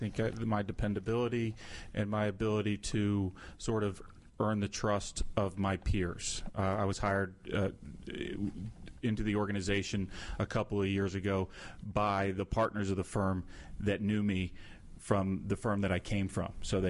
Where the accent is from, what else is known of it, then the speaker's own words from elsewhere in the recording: Potomac, Maryland, United States; also born or lived in Upper Marlboro, United States; I grew up, until I was in third grade, I grew up in Prince George's County in Upper Marlboro, Maryland, and then I moved to Potomac, Maryland.